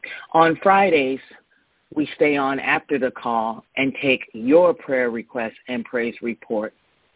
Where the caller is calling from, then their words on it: Atlanta, Georgia, United States; Well, I am … I am calling from Atlanta, Georgia